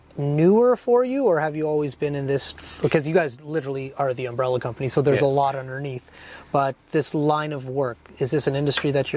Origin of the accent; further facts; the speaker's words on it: Fort McMurray, Alberta, Canada; my grandfather, my parents, not me, I'm born and raised in Fort McMurray, but they're from Guyana.